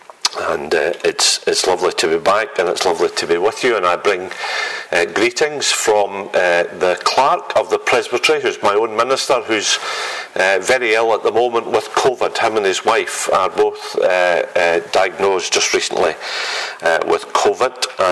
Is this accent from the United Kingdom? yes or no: yes; Glasgow, Scotland, United Kingdom; now in Blackwood, United Kingdom; And I come from Glasgow, but I spent my last 2 years of education in Dumfries Academy.